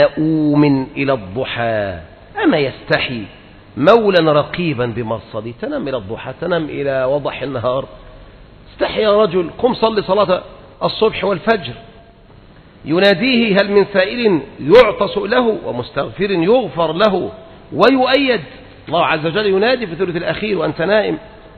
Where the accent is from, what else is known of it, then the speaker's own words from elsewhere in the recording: Egypt; أنت مثلا عندنا في مصر نقرأ قراءة مثلا حفص